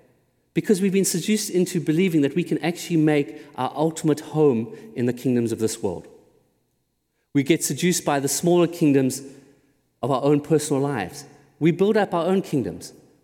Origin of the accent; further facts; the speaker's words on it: South Africa; I grew up in South Africa, and I had the blessing of seeing a kingdom fall. I grew up under apartheid South Africa